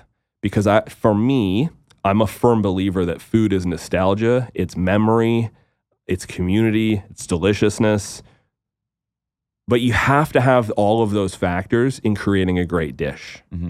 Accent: East Coast, Canada; growing up on the East Coast of Canada, we just didn't have access to those ingredients

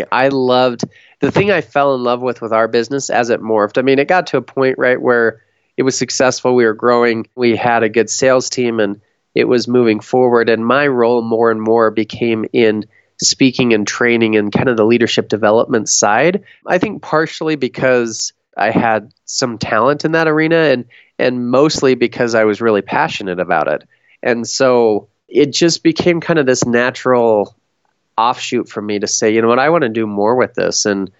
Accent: Denver, Colorado, United States; I grew up in Denver, so this is the Rocky Mountain News.

